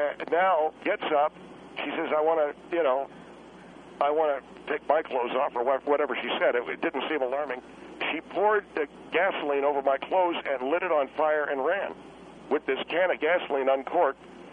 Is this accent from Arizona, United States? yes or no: no; Wisconsin, United States; also born or lived in Los Angeles, California; I'm from Los Angeles, but I grew up because my father moved to Point du Hoc, Wisconsin, which was a manufacturing center at that time for the business that he was in.